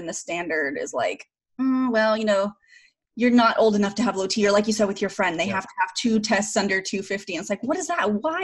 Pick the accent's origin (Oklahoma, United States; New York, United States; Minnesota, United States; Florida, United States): Oklahoma, United States; And I grew up in Oklahoma. So, you know, I'm part of the Cherokee and Choctaw tribe and learned a lot about, you know, my history